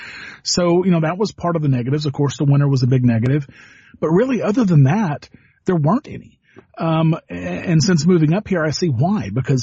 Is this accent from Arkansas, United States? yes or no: yes; Arkansas, United States; now in New Hampshire, United States; I am from Arkansas, just right outside of Memphis, Tennessee, about 7 miles from Memphis, Tennessee.